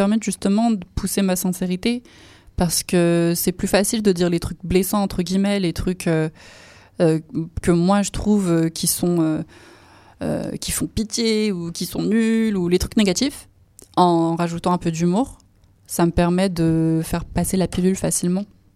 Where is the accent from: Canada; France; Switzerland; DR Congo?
France; Lyon, Auvergne-Rhône-Alpes; moved away as an adult; now in Paris, France; Ouais, du coup, moi, je suis née à Lyon, j'ai grandi jusqu'à mes 18 ans. Et ensuite, je suis partie à Paris